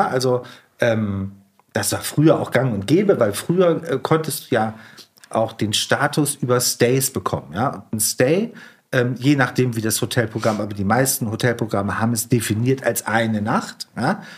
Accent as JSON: {"language": "German", "region": "Bremen", "country": "Germany", "moved": "as an adult", "said": "Ich komme eigentlich aus Bremen und habe mich dann so offiziell abgemeldet und bin zum Studieren nach Berlin."}